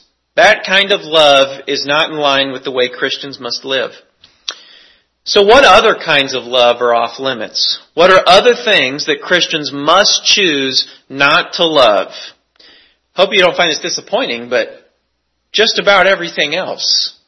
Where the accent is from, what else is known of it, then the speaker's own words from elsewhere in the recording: Kansas City, United States; I grew up in the Kansas City area. I became a Chiefs fan.